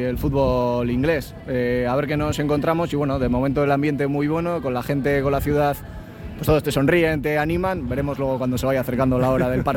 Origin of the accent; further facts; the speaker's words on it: Bilbao, Basque Country, Spain; De Bilbao.